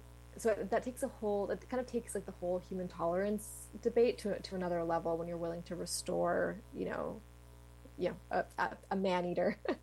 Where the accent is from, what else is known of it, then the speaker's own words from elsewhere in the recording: Canada; I mean, I'm Canadian